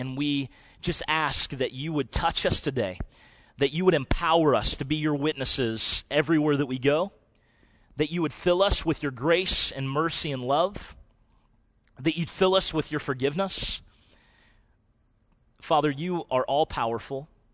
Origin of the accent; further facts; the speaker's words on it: Illinois, United States; I'm not from Iowa. I'm from Illinois. Don't hold that against me.